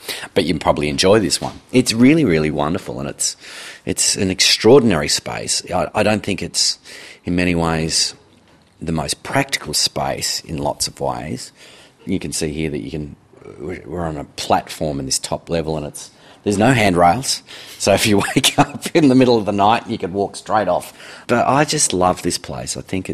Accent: Mount Eliza, Victoria, Australia; being a kid of the suburbs, where I grew up in Mount Eliza

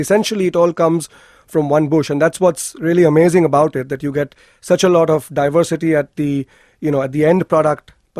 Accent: Mumbai, Maharashtra, India; So I'm from India. I was born and brought up in Bombay, which is an urban city. But having said that, yes, I've spent time in the northern part of the country, the southern part of the country

